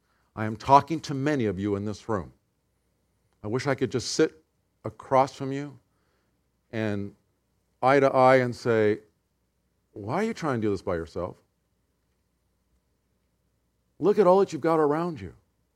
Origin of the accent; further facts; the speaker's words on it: Pacific Northwest, United States; because we're from the Northwest. You know when someone's from California because they carry an umbrella. You know when you're from the Northwest, we don't need umbrellas.